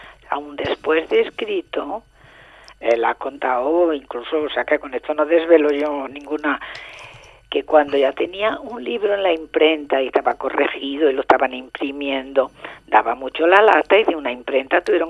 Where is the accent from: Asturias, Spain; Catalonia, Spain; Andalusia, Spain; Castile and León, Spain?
Andalusia, Spain; Y fíjate que yo soy andaluza